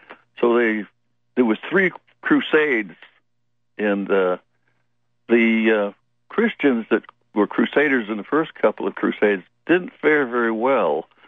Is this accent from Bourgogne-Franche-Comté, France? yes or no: no; Normandy, France; And they're my ancestors. I come from Normandy.